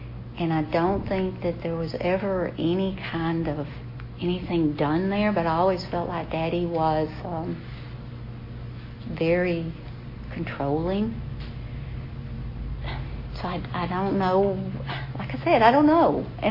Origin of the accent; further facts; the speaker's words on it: United States; And I grew up right here in Cherokee County. Both my parents, you know, were hardworking people.